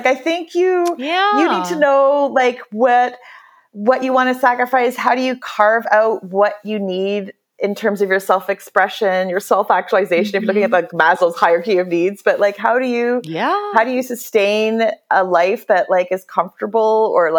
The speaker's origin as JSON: {"language": "English", "country": "Canada", "said": "being a Canadian."}